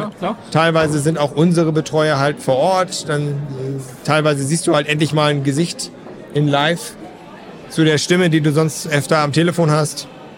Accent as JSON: {"language": "German", "region": "Hamburg", "country": "Germany", "said": "ich komme aus Hamburg, extra nach Fulda"}